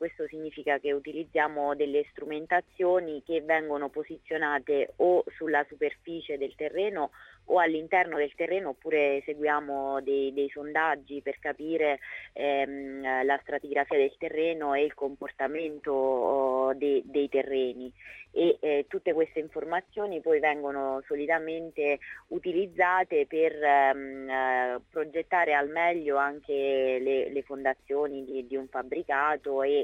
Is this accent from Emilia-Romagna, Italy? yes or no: no; L'Aquila, Abruzzo, Italy; Io sono originaria dell'Aquila, quindi ho vissuto come cittadina questo evento